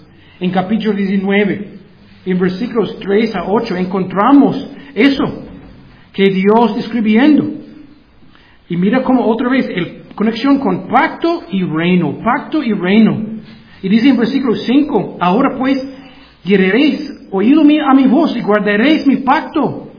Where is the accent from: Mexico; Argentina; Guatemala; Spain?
Guatemala; Y podemos orar como guatemaltecos y decir, este es uno de mis pecados.